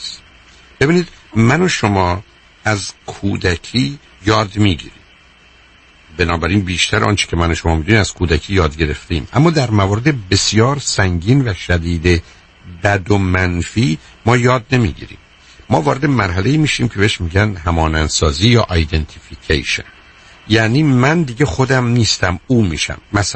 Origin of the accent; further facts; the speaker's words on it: Iran; چرا انگلیسی رو با لهجه حرف میزنی؟ خب من ایرانیم.